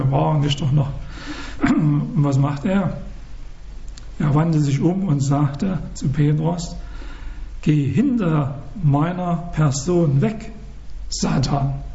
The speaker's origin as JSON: {"language": "German", "region": "Saxony", "country": "Germany", "said": "Weil ich bin Sachse und da gibt es am Wochenende immer Kuchen."}